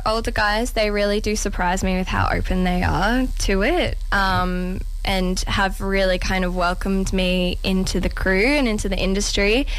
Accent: Townsville, Queensland, Australia; the many road trips that my family used to take when I was a kid from Townsville to Brisbane.

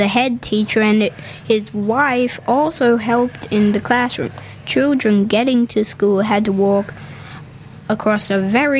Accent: New South Wales, Australia; born there; also born or lived in Queensland; now in Victoria, Australia; I'm 8 years old and in grade 3. My favourite colour is red. I was born in New South Wales. Our family lived in Queensland for a while before moving to Victoria.

